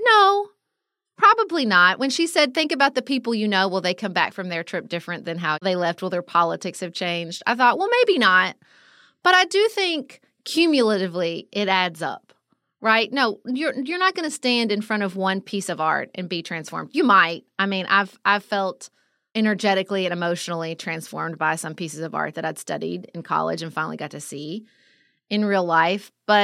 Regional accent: United States; Well, not surprisingly, as an American who travels, I felt a little defensive in this piece

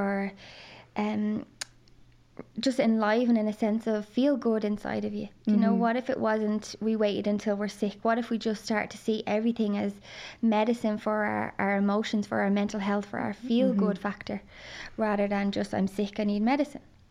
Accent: Dublin, Leinster, Ireland; I grew up in Dublin.

